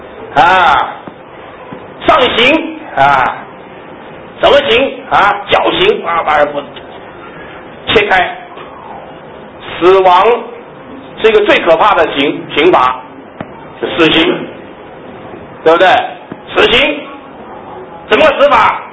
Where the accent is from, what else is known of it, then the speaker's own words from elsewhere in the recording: China; 我们中国人最研究关于气这个字，形成我们中医的最重要的基础之一